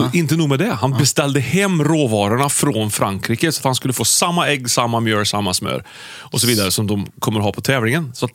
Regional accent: Karlstad, Värmland, Sweden; Jag satt och lyssnade på vinylskivor när jag var barn på biblioteket i Karlstad.

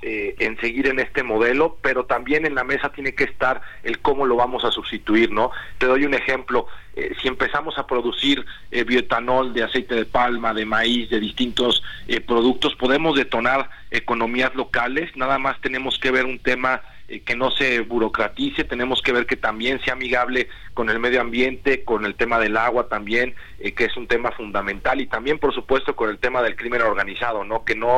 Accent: Irapuato, Guanajuato, Mexico; Mira, yo que soy de Irapuato, estar allá al lado de Salamanca

